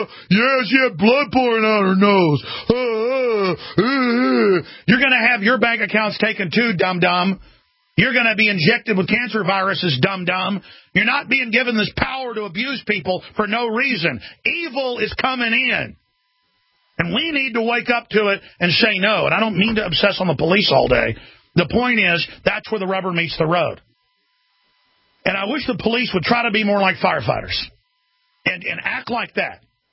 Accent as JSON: {"language": "English", "town": "Dallas", "region": "Texas", "country": "United States", "tie": "born or raised there", "said": "I remember growing up in Dallas, and my dad had friends that were police that would come over and stuff and play cards and things like that."}